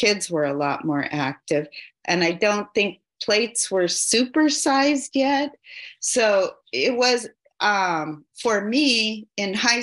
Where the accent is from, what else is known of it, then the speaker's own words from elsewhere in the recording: Pacifica, California, United States; also born or lived in South San Francisco; So I'm the oldest of four children. I grew up in the Bay Area. I grew up in Pacifica and South San Francisco over on the other side.